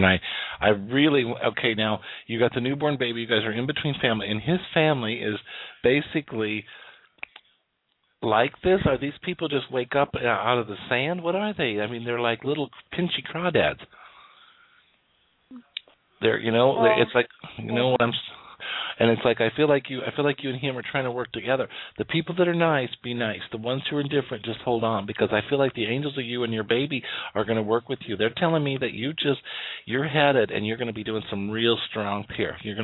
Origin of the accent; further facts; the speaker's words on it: Rocky Mountains, United States; I come from the Rocky Mountains.